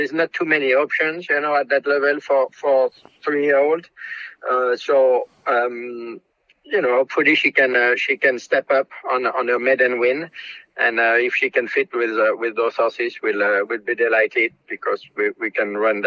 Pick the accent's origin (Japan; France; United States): France; Normandy; moved away as an adult; I grew up in a farm in Normandy, a thoroughbred farm, horse farm, breeding farm.